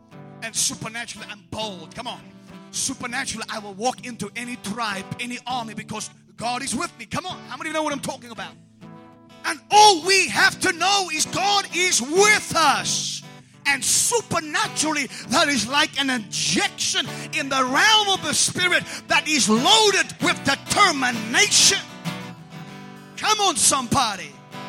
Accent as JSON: {"language": "English", "town": "Port Elizabeth", "region": "Eastern Cape", "country": "South Africa", "lives_now": "-", "said": "Kataza is tormenting. That's a Port Elizabeth word. I come from Port Elizabeth."}